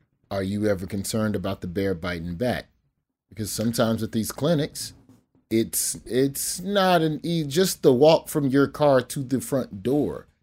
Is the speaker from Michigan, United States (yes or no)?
no; Birmingham, Alabama, United States; I'm from Birmingham.